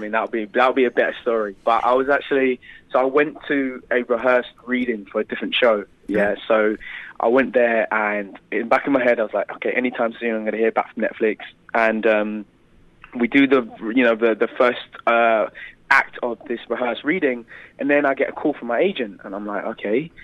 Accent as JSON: {"language": "English", "region": "London", "country": "United Kingdom", "tie": "born or raised there", "said": "my hometown, London"}